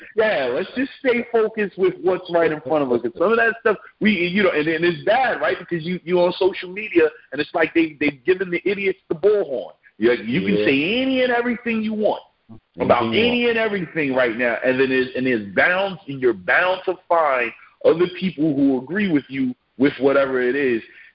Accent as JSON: {"language": "English", "town": "Brooklyn", "region": "New York", "country": "United States", "said": "I'm from America. I'm fine with being black from Brooklyn."}